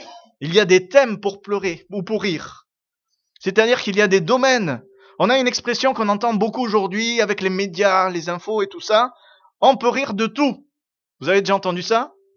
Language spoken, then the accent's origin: French; Aix-en-Provence, Provence-Alpes-Côte d'Azur, France; Moi, je suis d'Aix-en-Provence, donc j'ai toujours soutenu Marseille